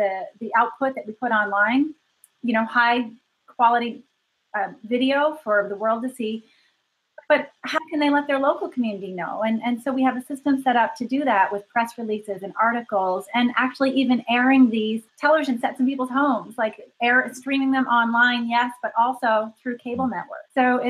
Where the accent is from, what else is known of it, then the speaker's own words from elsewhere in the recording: Canada; And Canada, oh my goodness, I grew up in Canada. I have friends in Canada.